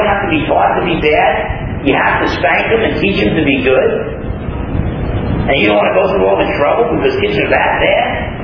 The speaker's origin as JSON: {"language": "English", "region": "New Jersey", "country": "United States", "tie": "born or raised there", "said": "when I was growing up in New Jersey and I thought I was a tough guy and all"}